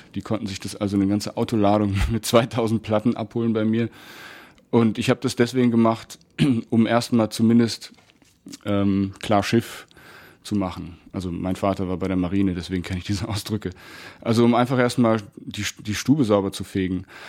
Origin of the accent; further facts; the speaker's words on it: Hildesheim, Lower Saxony, Germany; born there; also born or lived in Cologne; now in Berlin, Germany; bin 37 Jahre alt. Ich bin geboren in der Stadt Hildesheim. Das ist in Niedersachsen und liegt in der Nähe von Hannover. Ich bin im Oktober 2002 nach Berlin gezogen